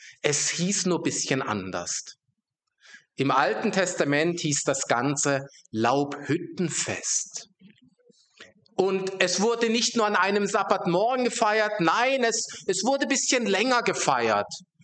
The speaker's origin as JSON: {"language": "German", "region": "Rhineland-Palatinate", "country": "Germany", "tie": "born or raised there", "said": "Ich weiß noch als Kind in der Gemeinde, wo ich aufgewachsen bin, das war in einer Region, wo viel Trauben angebaut wurde, Weinanbau, deutsche Weinstraße."}